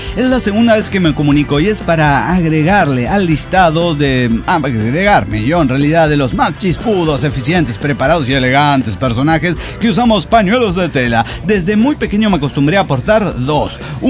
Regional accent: Tecomán, Colima, Mexico; also born or lived in Ciudad Obregón; yo como nací en Ciudad Obregón, Sonora, criado en Tecomán, Colima

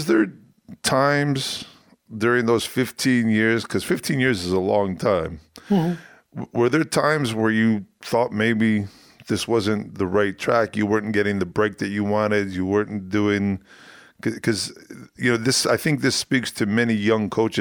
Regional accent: United States; me being an American guy

